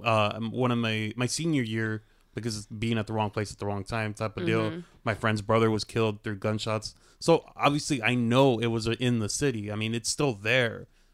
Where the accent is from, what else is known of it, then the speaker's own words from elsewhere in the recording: La Puente, California, United States; Like I'm from La Puente